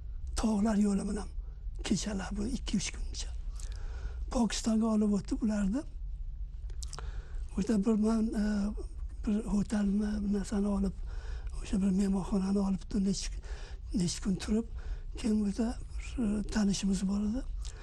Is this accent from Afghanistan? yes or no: yes; Takhar, Afghanistan; now in United States; Aslan men 1941-yilda Afg'onistonda Anhoy shahrining bir qishlog'ida dunyoga keldim. Ularda 1-chi, 2-chi, 3-chi sinfda o'qidim. Undan keyin bizda Kobulga kelib qoldik.